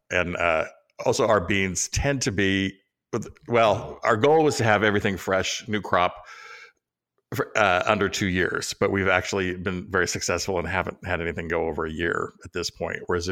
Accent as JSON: {"language": "English", "region": "California", "country": "United States", "tie": "born or raised there", "said": "Well, I grew up in the Bay Area, and Mexican food was always part of it."}